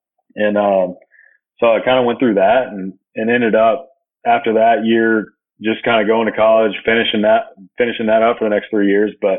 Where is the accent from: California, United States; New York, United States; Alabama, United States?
Alabama, United States; Huntsville; And I was lucky that Number one, I grew up in Huntsville.